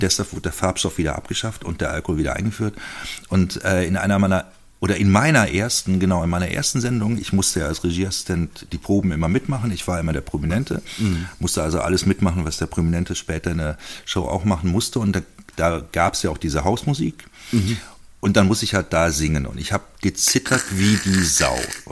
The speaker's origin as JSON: {"language": "German", "region": "Eifel", "country": "Germany", "said": "Ich komme ja aus der Eifel"}